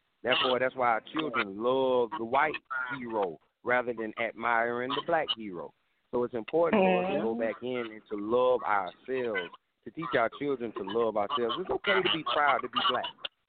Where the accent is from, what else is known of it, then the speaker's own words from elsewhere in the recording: South Carolina, United States; I'm from South Carolina, man.